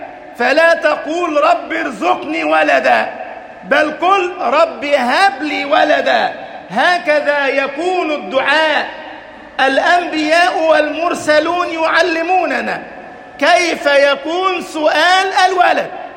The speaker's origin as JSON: {"language": "Arabic", "country": "Egypt", "said": "عندما ترك فلسطين وبلاد الشام ومر على بلدنا مصر مهاجرا إلى ربه"}